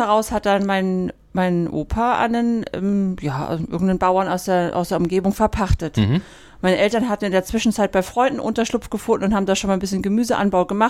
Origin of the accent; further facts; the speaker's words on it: Schleswig-Holstein, Germany; ich komme von Hof Großholz, der liegt in Mittelschwansen. Mhm. Und ich bin auf dem Hof aufgewachsen.